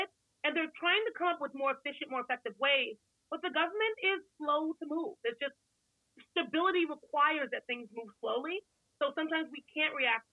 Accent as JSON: {"language": "English", "country": "Nigeria", "said": "I'm Nigerian, my family there, they've had the phones for a while."}